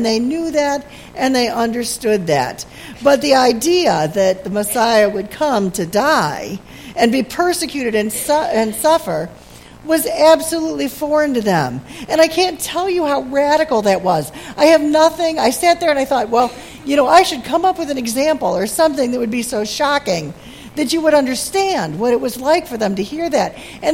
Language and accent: English; Toledo, Ohio, United States; I am from Toledo, as you know.